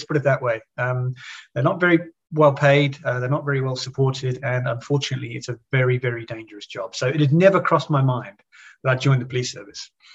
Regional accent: South Africa; Growing up in South Africa, which is where I'm originally from

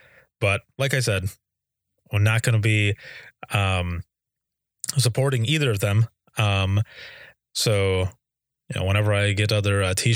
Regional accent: Fennville, Michigan, United States; I grew up in Finnville, Michigan, and the house that I lived in was haunted.

